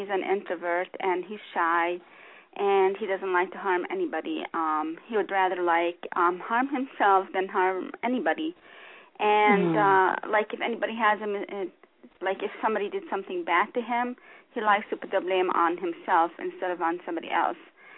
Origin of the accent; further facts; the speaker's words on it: Montana, United States; born there; also born or lived in Jordan / New York; and I was born in Montana.